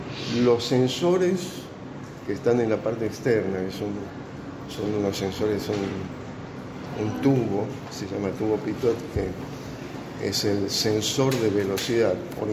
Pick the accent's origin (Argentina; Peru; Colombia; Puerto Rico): Argentina; Eso duele como argentino. Yo que soy viejo, me crié en otra Argentina que crecía.